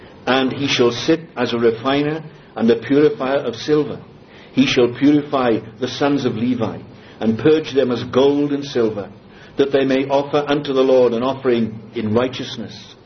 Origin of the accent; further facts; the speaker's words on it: Wales, United Kingdom; I come from Wales, and Wales is the land of song